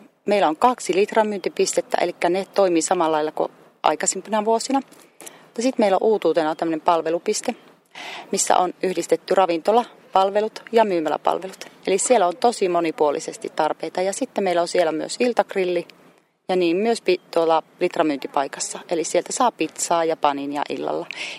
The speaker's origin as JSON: {"language": "Finnish", "town": "Laukaa", "region": "Central Finland", "country": "Finland", "said": "Olen Laukaasta kotoisin ja minulla on 8 lasta ja 5 lastenlasta. Ja Laukaassa asuttu nyt noin 10 vuotta."}